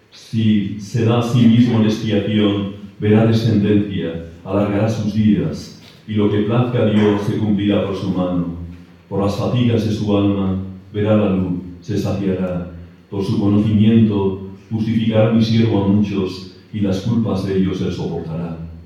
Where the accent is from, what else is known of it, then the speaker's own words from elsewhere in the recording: Basque Country, Spain; Porque yo soy vasco, los vascos somos sobrios